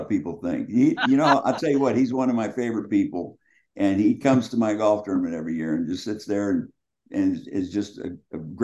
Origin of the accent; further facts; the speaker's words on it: Sonora, California, United States; So they came to my hometown of Sonora, sat in my dad's kitchen in the restaurant with me and my dad